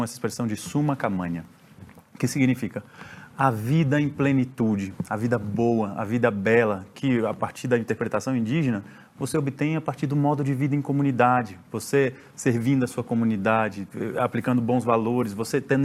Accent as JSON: {"language": "Portuguese", "country": "Brazil", "said": "eu sou brasileiro, cara, não tem como eu conhecer tantos países do norte global"}